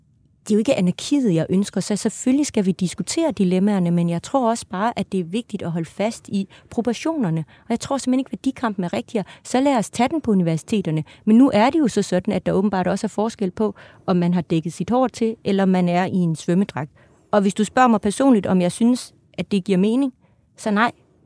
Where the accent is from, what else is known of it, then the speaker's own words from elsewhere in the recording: Jutland, Denmark; Nok særligt på Nørrebro, mere end Jylland, hvor jeg kommer fra